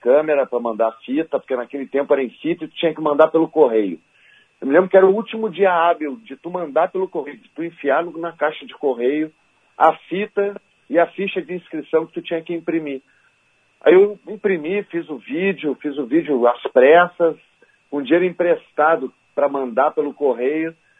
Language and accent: Portuguese; Porto Alegre, Rio Grande do Sul, Brazil; Eu sou cria do Menino Deus com muito orgulho da Visconde ali.